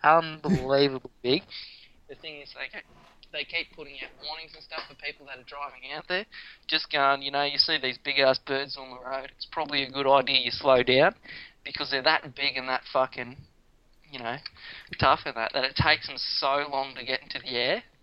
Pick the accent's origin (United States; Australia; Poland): Australia; Go out and go, hey, I'm Australian. How you going?